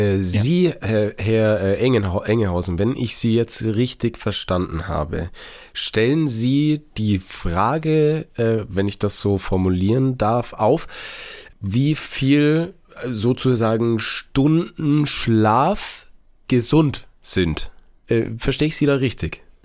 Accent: Bavaria, Germany; ich sag dir, ich bin so in Bayern aufgewachsen

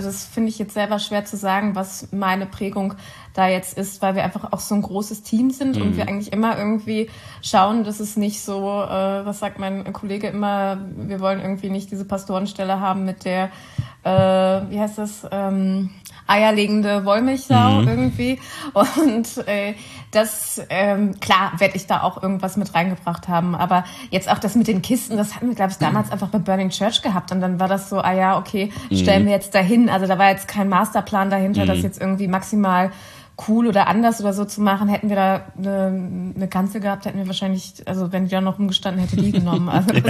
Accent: Cologne, North Rhine-Westphalia, Germany; Ich bin Kölnerin.

